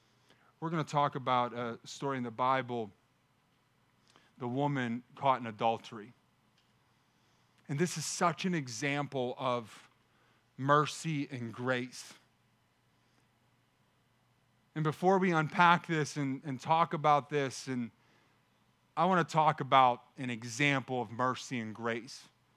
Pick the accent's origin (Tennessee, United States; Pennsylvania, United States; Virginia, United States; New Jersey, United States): Pennsylvania, United States; I'm proud to say that I am from the Pittsburgh area. I am from the Mon Valley, born and raised.